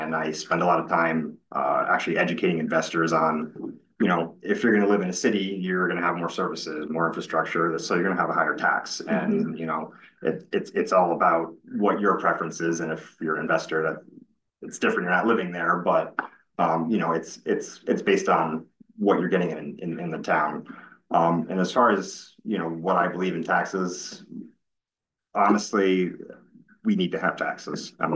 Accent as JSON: {"language": "English", "town": "East Lyme", "region": "Connecticut", "country": "United States", "tie": "born or raised there", "said": "I grew up in East Lyme. And so definitely know, Connecticut and, love where I live."}